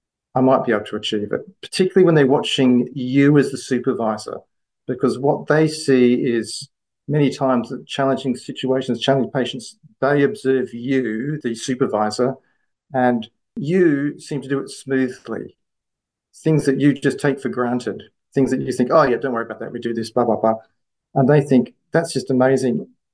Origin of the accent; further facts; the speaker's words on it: Perth, Western Australia, Australia; I was born in Perth, raised in Perth, went to UWA